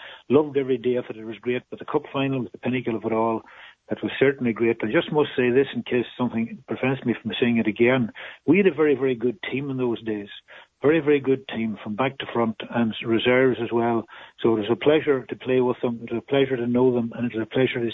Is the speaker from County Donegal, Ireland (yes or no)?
yes; Rathmullen, County Donegal, Ireland; I was born in Rathmullen in 1944, so I'm an elder lemon now. And basically, I was brought up in a very simple environment in Rathmullen.